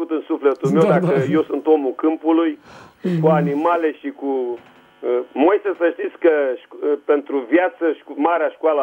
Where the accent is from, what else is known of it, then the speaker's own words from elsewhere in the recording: Teleorman, Romania; de la Telorman.